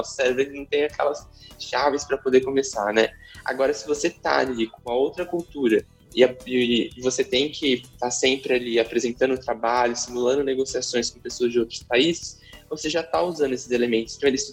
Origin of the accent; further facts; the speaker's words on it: Brazil; porque eu não estou vendo apenas na forma como nós brasileiros vemos.